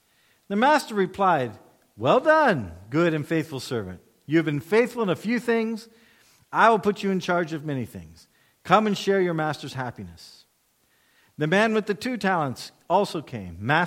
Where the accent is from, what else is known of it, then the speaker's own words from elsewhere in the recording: United States; I'm here as an American.